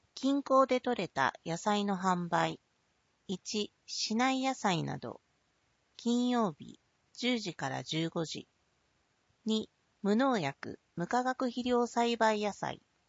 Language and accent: Japanese; Minnesota, United States; Japanese is a second language; now in Japan; こんにちは、アメリカ・ミネソタ州出身の